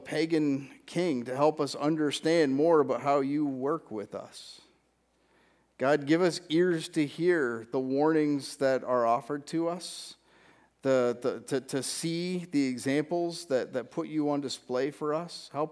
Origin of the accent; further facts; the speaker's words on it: Cambridge, Ontario, Canada; I grew up in the Hespeler part of Cambridge, and we were within nose shot of an oil refinery.